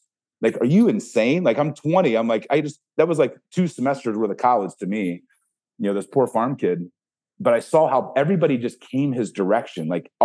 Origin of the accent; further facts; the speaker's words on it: Ohio, United States; I grew up milking goats, not the most sexy thing. I didn't grow up around a lot of nice gifts. I grew up in Ohio.